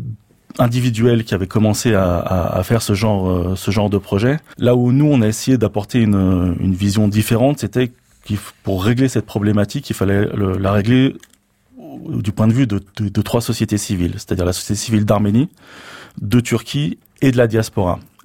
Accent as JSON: {"language": "French", "town": "Décines", "region": "Auvergne-Rhône-Alpes", "country": "France", "said": "J'ai toujours été un militant associatif au sein de la communauté arménienne. Je suis originaire de Lyon, d'une ville de la banlieue de Lyon qui s'appelle Décines, où qui existe une grosse communauté arménienne."}